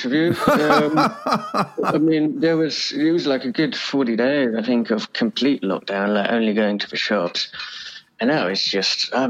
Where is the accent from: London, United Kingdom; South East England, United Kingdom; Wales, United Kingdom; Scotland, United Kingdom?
South East England, United Kingdom; Brighton; Well, I grew up in Brighton, which is in South England, which is on the coast as well.